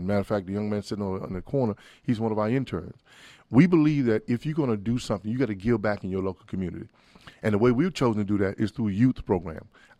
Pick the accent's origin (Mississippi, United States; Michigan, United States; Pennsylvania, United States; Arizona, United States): Mississippi, United States; I grew up in Mississippi, okay? And my mom and dad didn't go past the eighth grade.